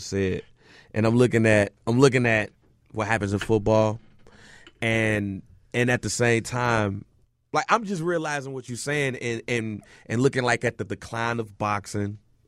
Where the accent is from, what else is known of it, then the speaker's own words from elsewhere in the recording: Chicago, Illinois, United States; Because growing up on the west side of Chicago, where I grew up on Chicago Avenue in Laramie